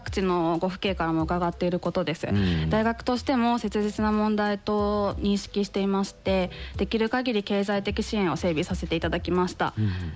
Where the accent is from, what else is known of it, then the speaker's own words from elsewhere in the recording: Tokyo, Japan; はい、私東京出身なんですけど平打ちが得意料理になりました。